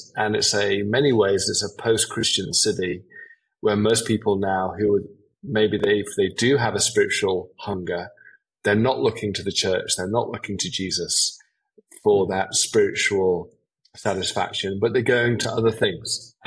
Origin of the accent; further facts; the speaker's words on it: England, United Kingdom; Obviously, I'm not from America. I'm from England.